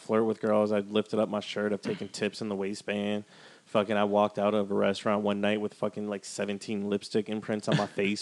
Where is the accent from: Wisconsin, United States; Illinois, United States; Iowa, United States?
Wisconsin, United States; Not gonna lie, I do quite a lot of Caucasian activities because of growing up in Wisconsin.